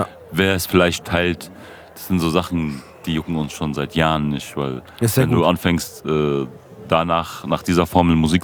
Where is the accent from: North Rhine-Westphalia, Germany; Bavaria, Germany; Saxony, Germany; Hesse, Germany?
Hesse, Germany; Bergen-Enkheim; ich bin in Bergen-Enkheim aufgewachsen.